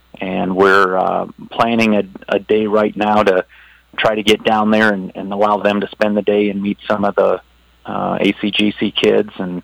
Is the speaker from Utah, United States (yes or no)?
no; Dubuque, Iowa, United States; Well, I grew up around Dubuque and Andrew in eastern Iowa. I graduated from Andrew High School.